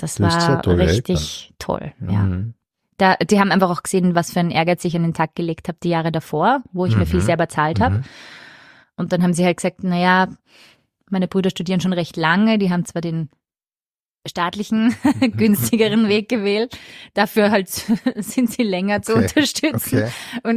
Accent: Vienna, Austria; Ich bin Wienerin

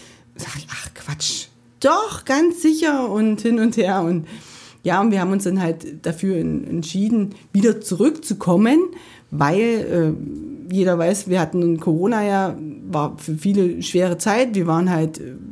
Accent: Thalberg, Brandenburg, Germany; moved away as an adult; also born or lived in Elsterwerda; now in Allgäu, Germany; Genau, also geboren bin ich in Elsterwerda, aber sesshaft von Thalberg, ganz normal, aus dem Elbe-Elster-Kreis und bin halt, ja, nach einem Jahr, oder wo ich 23 geworden bin, sind wir ins Allgäu gegangen, aber vorher, wie gesagt, immer hier sesshaft gewesen

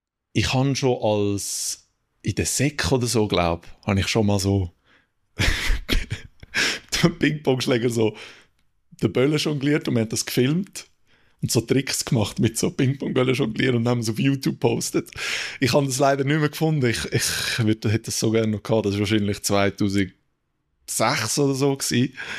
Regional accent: Zurich, Switzerland; Ja, ich bin im Limmatal geboren, 1992. Limmatalspital in Schlieren. Darf ich glaube auch so sagen. und ja, vorwiegend im Limmatal aufgewachsen und gelebt.

